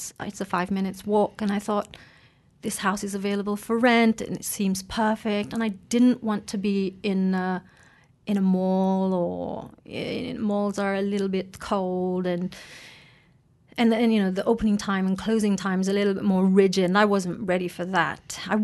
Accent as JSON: {"language": "English", "region": "West Java", "country": "Indonesia", "tie": "born or raised there", "said": "I'm half Indonesian and half English, but I was brought up in Indonesia in a village in West Java."}